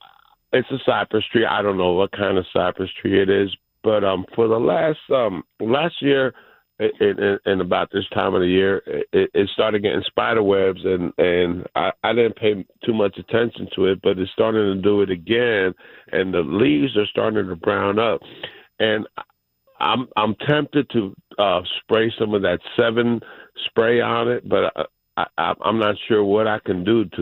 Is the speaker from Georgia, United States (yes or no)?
yes; Locust Grove, Georgia, United States; I'm actually from Locust Grove.